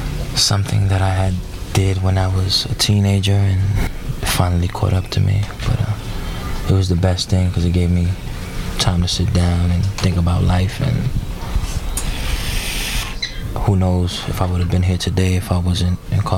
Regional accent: Brooklyn, New York, United States; I am from Bed-Stuy, Brooklyn.

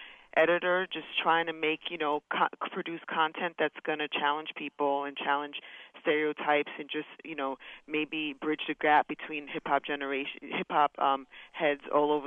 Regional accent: Dominican Republic; because I'm from the Dominican Republic, I want him to represent, you know, the Latinos that really embrace their, you know, Pan-Africanism and that side of their heritage.

